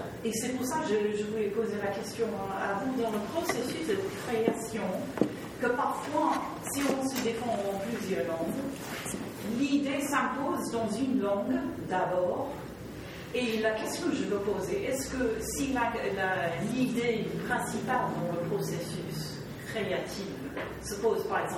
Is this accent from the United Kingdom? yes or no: yes; England, United Kingdom; French is a second language; Je le pose en français parce que moi je suis anglaise